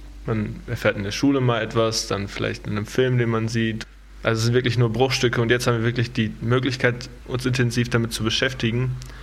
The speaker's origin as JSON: {"language": "German", "town": "Meinerzhagen", "region": "North Rhine-Westphalia", "country": "Germany", "said": "Ich komme aus Meinerzhagen, das ist im Sauerland, so mitten zwischen Köln und Dortmund."}